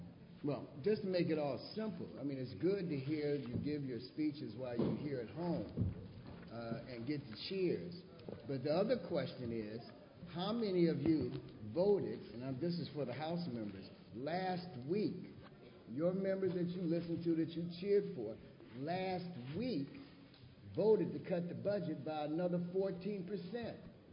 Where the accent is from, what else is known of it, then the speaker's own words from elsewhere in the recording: Cairo, Illinois, United States; For those who don't know here, and I've told others, I'm from Cairo, Illinois. 827 23rd Street.